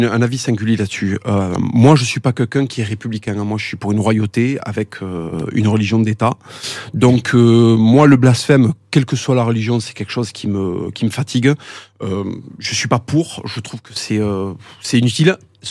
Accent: France; Moi, en tant que Français royaliste

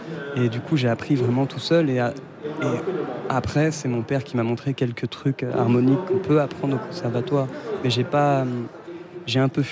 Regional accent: Paris, Île-de-France, France; born there; Oui, je suis né à Paris.

